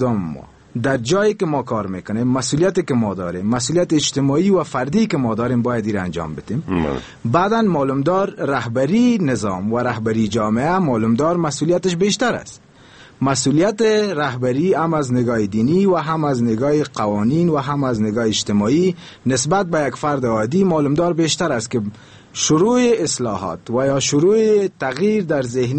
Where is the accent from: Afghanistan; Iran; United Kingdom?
Afghanistan; ما اول یک افغان هستیم